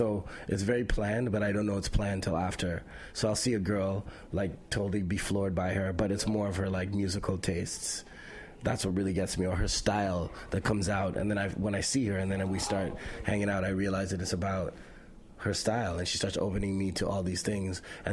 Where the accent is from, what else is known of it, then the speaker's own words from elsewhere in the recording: Canada; I felt like as a Canadian, that was allowed.